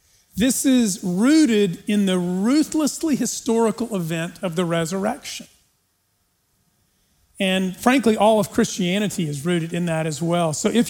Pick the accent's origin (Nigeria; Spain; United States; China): United States; El Paso, Texas; I grew up in El Paso, the middle of the desert, the middle of the hot summer, blistering heat.